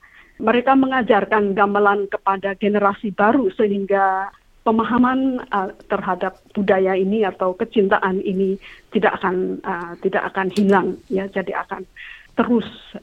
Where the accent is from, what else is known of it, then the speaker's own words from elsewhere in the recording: Java, Indonesia; saya sebagai orang Jawa di Indonesia belum pernah bermain gamelan sama sekali